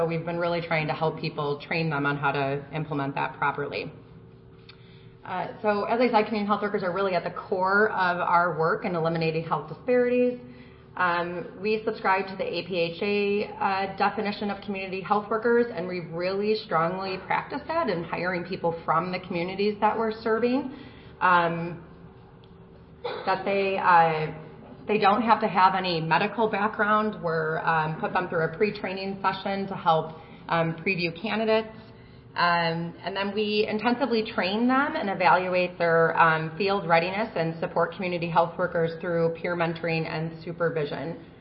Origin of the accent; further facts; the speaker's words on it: Chicago, Illinois, United States; I'm from Chicago, and it's a wonderful place, despite what you might hear on the news.